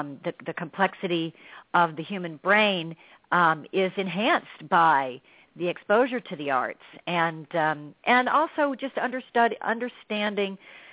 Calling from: California, United States; I'm calling from Southern California.

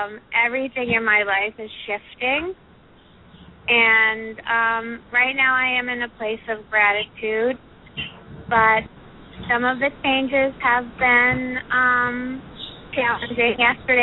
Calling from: Fort Lauderdale, Florida, United States; I'm calling from Fort Lauderdale.

